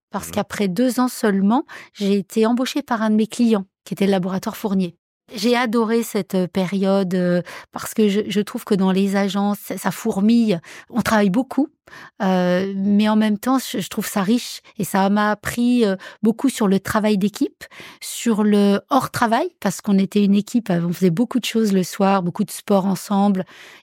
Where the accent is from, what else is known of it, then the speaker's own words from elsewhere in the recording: Chalon-sur-Saône, Bourgogne-Franche-Comté, France; born there; Moi, je suis née en Bourgogne, à Chalon-sur-Saône, et j'ai fait mes études à Dijon.